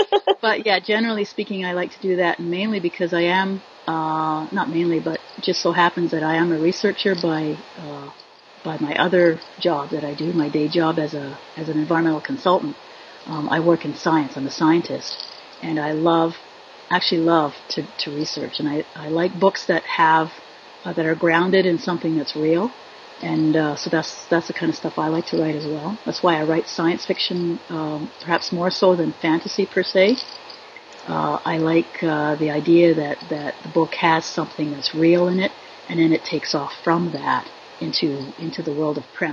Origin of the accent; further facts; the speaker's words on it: Quebec, Canada; now in Vancouver, Canada; I'm originally from Quebec, but I kind of lost my French when I came out here to Vancouver.